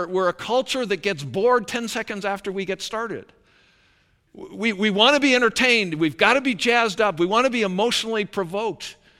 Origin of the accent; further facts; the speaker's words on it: Calgary, Alberta, Canada; I grew up in Calgary, Alberta, so it's not a massive city, but it's lots of lights.